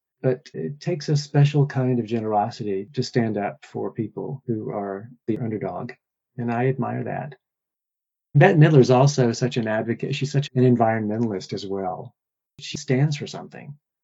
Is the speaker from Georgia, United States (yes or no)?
yes; Warm Springs, Georgia, United States; now in Washington, D.C., United States; I grew up in Warm Springs, Georgia. You probably know it better as the home of Roosevelt's Little White House. I live in Washington, D.C. now. I have for over three decades.